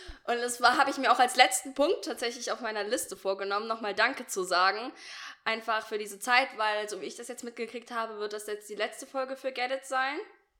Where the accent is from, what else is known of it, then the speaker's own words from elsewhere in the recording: Germany; für mich als Deutscher